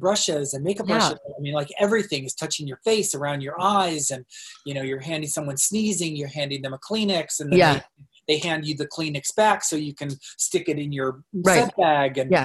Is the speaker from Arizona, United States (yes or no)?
yes; Tempe, Arizona, United States; So in 1986, I'm from Arizona and in Tempe, and a girl I know called me